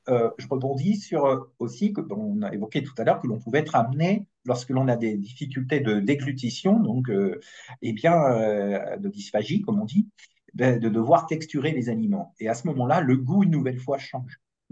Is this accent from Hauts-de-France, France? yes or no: yes; Hauts-de-France, France; comme on dit chez nous dans le Nord.